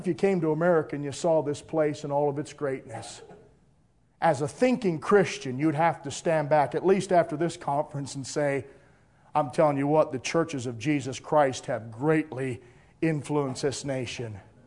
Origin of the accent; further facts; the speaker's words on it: Philadelphia, Pennsylvania, United States; I was born and raised near Philadelphia.